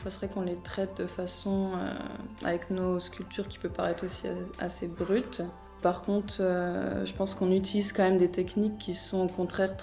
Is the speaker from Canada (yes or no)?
no; France; also born or lived in Netherlands / Germany / Côte d'Ivoire; Je suis née aux Pays-Bas. J'ai grandi en France. J'ai commencé mes études en France. J'ai continué en Allemagne, en Côte d'Ivoire.